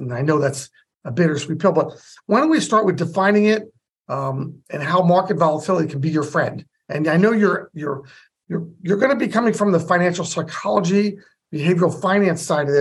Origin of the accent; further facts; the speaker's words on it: West Orange, New Jersey, United States; I grew up in West Orange.